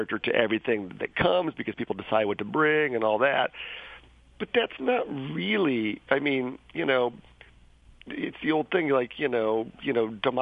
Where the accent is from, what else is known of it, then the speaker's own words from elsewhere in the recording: San Francisco, California, United States; You know, I'm from San Francisco. We're very big on political process and making sure people feel heard.